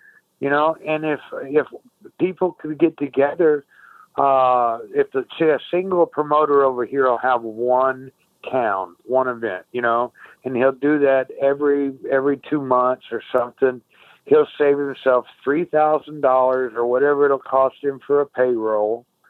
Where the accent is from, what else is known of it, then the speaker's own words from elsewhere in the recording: Tampa, Florida, United States; born there; I was born in Tampa, Florida, but I guess it's as much of a hometown as I've ever had. I lived in 21 places before I started first grade in school.